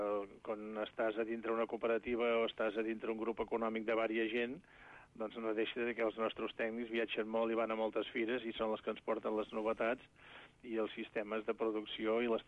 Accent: Girona, Catalonia, Spain; jo també soc gironí i també tinc el meu punt, doncs a Girona

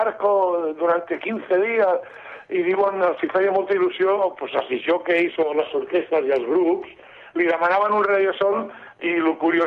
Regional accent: L'Hospitalet de Llobregat, Catalonia, Spain; born there; Som nascuts a Hospitalet, el Quique i jo

